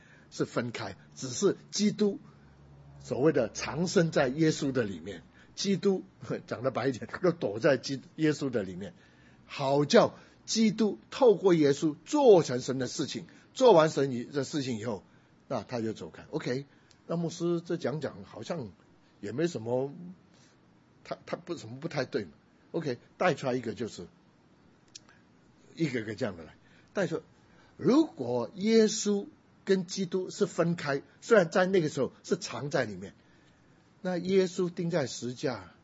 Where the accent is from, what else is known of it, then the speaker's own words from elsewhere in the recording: China; 我们中国人喜欢比较，我们中国人还是比较实际点